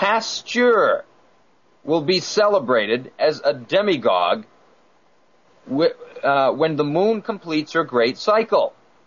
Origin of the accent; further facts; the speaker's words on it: New England, United States; accent: New England; Sorry, my New England accent got in there.